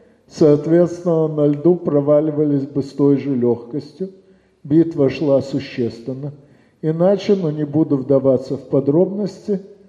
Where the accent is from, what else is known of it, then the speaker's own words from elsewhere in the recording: Odesa, Odesa Oblast, Ukraine; now in Moscow, Russia; хотя сам родом с Одессы, но с 6 сентября 1995 года работаю в Москве.